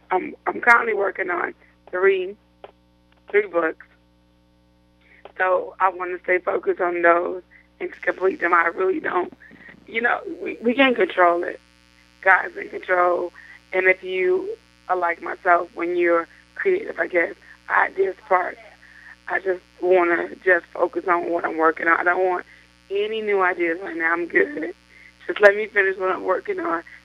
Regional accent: Chicago, Illinois, United States; moved away as an adult; also born or lived in Savannah; Well, originally I'm from Chicago, Illinois, from the South Side, born and raised. I married young to my first husband, got married at 18, and was married for 10 years and moved out of Chicago when I was 18.

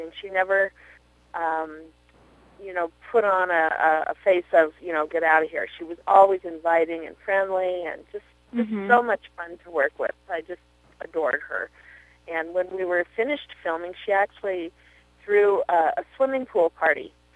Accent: California, United States; picnicking and that sort of thing were things that I would have normally done anyway growing up in Southern California.

